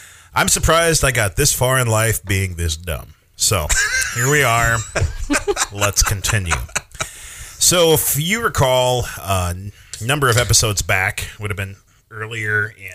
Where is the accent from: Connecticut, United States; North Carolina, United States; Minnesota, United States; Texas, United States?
Minnesota, United States; I grew up in Minnesota, so.